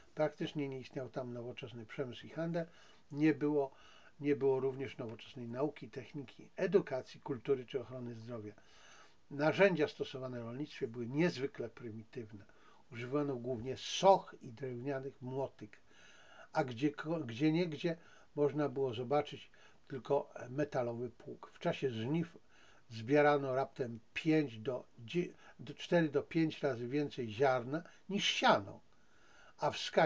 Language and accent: Polish; Zabrze, Silesian Voivodeship, Poland; bo urodziłem się na Śląsku, wychowałem na Śląsku, w Zabrzu, więc w samym centrum.